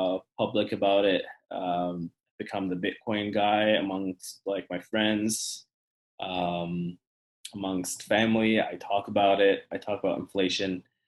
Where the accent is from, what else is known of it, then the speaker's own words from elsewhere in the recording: Egypt; also born or lived in Saudi Arabia; But we, I grew up in Egypt and Saudi Arabia. So did my brother and my family.